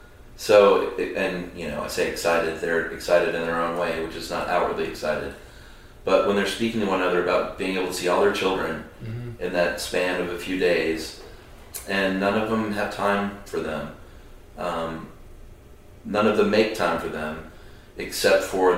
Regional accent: United States; that's sort of what you're used to as an American.

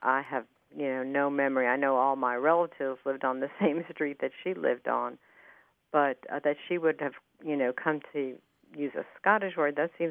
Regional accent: Levittown, New York, United States; now in Winterville, United States; Well, I grew up actually in Levittown, New York, and my grandparents were immigrants.

